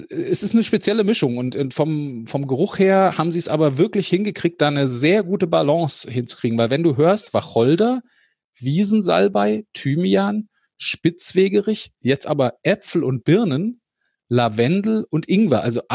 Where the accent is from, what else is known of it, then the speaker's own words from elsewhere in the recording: Hesse, Germany; das kriege ich eh nicht hin als Hesse.